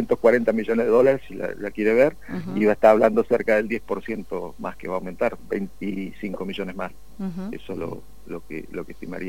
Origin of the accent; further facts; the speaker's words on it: Argentina; primero le hablo como argentino, ¿no? Como argentino creo